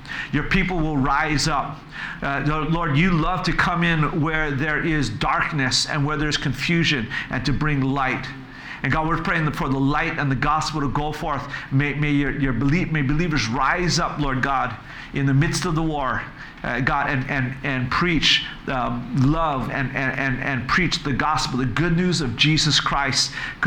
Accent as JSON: {"language": "English", "country": "United States", "said": "No, actually, I'm Chinese, but I'm American."}